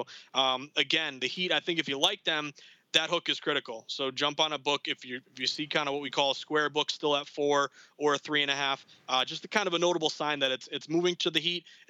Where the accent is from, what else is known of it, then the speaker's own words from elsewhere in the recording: Massachusetts, United States; born and raised in Massachusetts, my dad raised me to be a Red Sox, Patriots, Bruins, Celts fan.